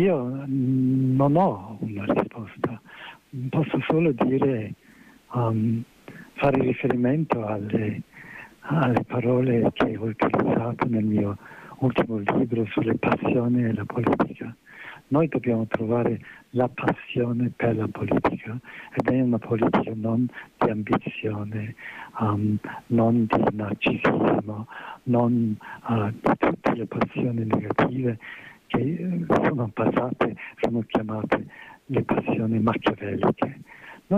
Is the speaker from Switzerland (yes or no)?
no; England, United Kingdom; Italian is a second language; now in Italy; io sono europeista, che sono inglese, vengo per vivere in Italia da molto tempo. La mia famiglia è una famiglia ebraica, di immigrazione a Londra all'inizio del secolo